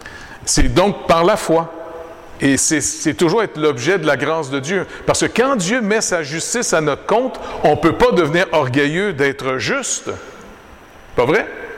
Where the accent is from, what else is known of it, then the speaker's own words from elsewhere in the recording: Montreal, Quebec, Canada; now in France; Parce que pour moi, je venais de Montréal, je suis dans le sud de la France